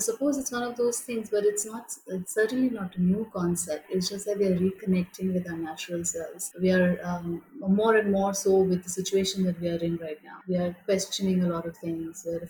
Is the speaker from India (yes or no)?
yes; Northeast India, India; which is quite an irony because I'm from Northeast India.